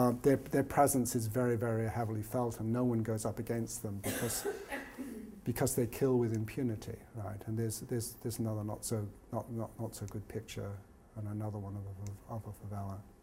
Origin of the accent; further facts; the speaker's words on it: England, United Kingdom; accent: English; you can tell my accent is English, right?